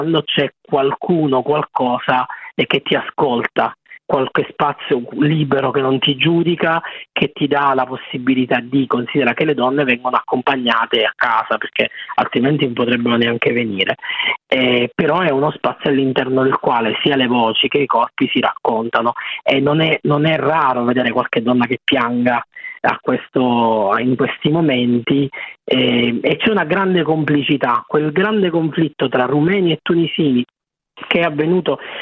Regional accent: Sicily, Italy; come avveniva quando ero piccolo io in Sicilia

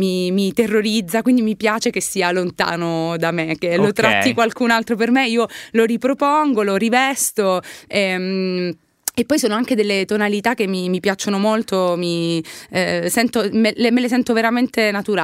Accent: Calabria, Italy; perché mi piaceva scroccare anche il pubblico pugliese, perché io sono calabrese

